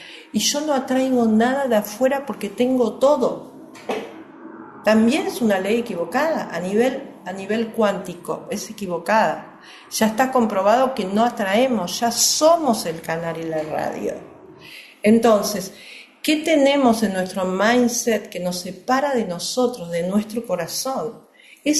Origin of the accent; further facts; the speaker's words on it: Argentina; now in United States; yo vivo en un país que yo rechazaba como Argentina, que es Estados Unidos. Cuando yo tenía 20 y pico de años, rechazaba a los Estados Unidos. Soy argentina